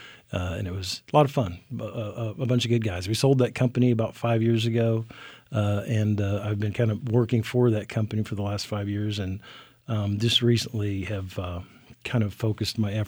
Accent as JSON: {"language": "English", "region": "Nebraska", "country": "United States", "tie": "born or raised there", "also_born_or_lived": "Omaha", "moved": "as an adult", "lives_now": "Waco, United States", "said": "I was raised in Nebraska, in rural Nebraska, on a farm, and with eight brothers and sisters, so a farming family. Went to Creighton University in Omaha, Nebraska."}